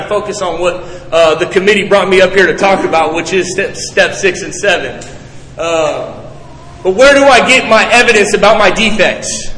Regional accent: California, United States; I'm from California. And like we've had legalized marijuana for 20 years.

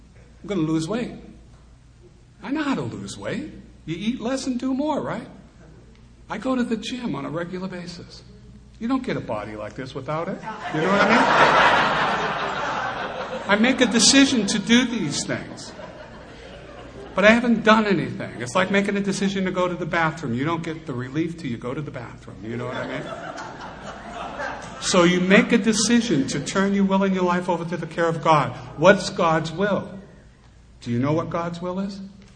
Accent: Lynn, Massachusetts, United States; born there; But I was born in Lynn, and in Lynn, Massachusetts

